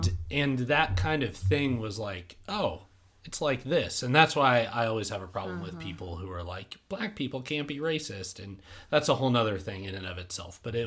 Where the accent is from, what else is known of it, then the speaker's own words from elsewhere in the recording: Denver, Colorado, United States; Oh, yeah. I grew up in Denver. And so more liberal than any place else.